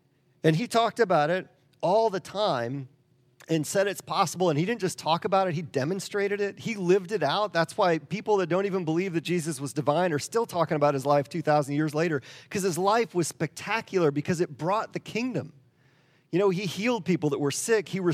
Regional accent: the North, United States; But the South, I grew up in the North. I moved down to the South 20 years ago.

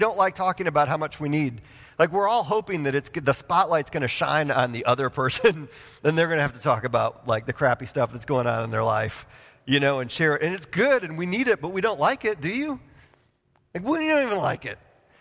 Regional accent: Wisconsin, United States; born there; I was born in Wisconsin. I was a couple hundred miles from being Canadian.

